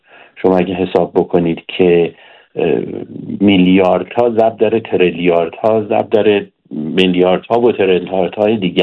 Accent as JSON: {"language": "Persian", "country": "Iran", "tie": "born or raised there", "moved": "yes", "said": "با فرهنگ ایرانی هم کاملا آشنا هستم برای اینکه در اون بزرگ شدم و حتی بعد از مهاجرت هم از ایران هم 40 خورده سال هستش"}